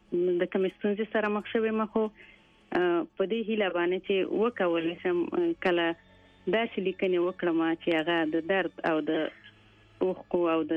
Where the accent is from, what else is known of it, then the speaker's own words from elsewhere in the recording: Afghanistan; زه د ماته ډیر شو کالو یم، او د افغانستان هغه لورې ما چې په جنگ کې پیدا او په جنگ کې دا ته ډیر شو کالو شولم.